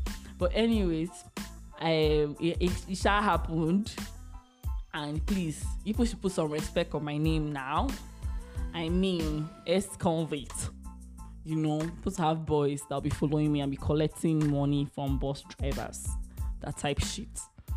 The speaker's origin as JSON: {"language": "English", "country": "Nigeria", "said": "But as a Nigerian, you cannot dare it."}